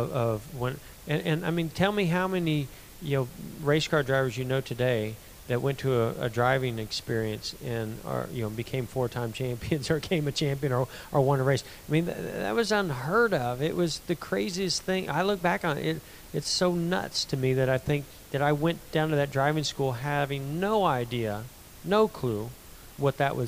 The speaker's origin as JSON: {"language": "English", "region": "California", "country": "United States", "said": "I was a kid from California that was racing sprint cars and midgets in Indiana, and came down to North Carolina."}